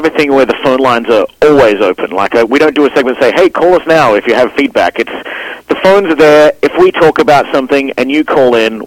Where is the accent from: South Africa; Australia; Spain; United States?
Australia; now in Canada; I just went back to Australia to visit my mother for her 60th